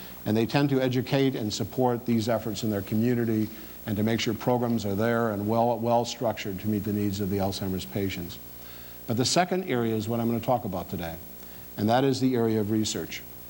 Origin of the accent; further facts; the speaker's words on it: Wisconsin, United States; I am originally from Wisconsin